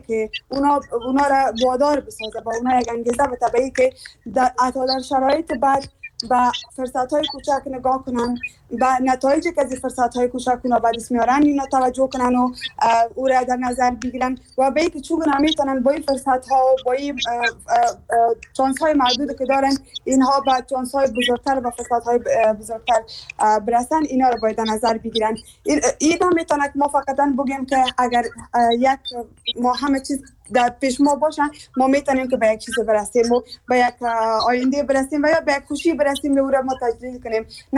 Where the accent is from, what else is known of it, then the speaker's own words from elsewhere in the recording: Afghanistan; همه گی ما یک افغان هستیم، از یک افغانستان هستیم،